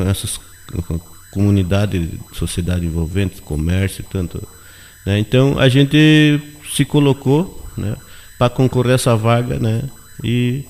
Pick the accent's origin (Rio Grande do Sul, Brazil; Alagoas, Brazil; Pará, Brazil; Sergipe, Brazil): Rio Grande do Sul, Brazil; Tenente Portela; now in Iraí, Brazil; aqui no município de Iraí, moro no patronato, né? Eu sou natural de Tenente Portela, né? Meus pais e minhas mães moram em Tenente Portela